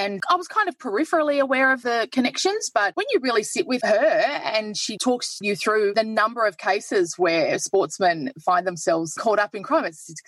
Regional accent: Queensland, Australia; now in Melbourne, Australia; I'm from Queensland, not long in Melbourne.

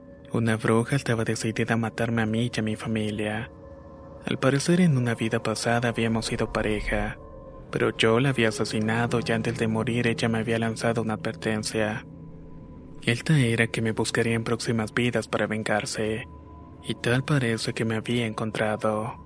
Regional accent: Chiapas, Mexico; now in United States; aunque estoy en Carolina del Norte, soy originario de Chiapas, México. Provengo de una familia muy diferente a lo normal.

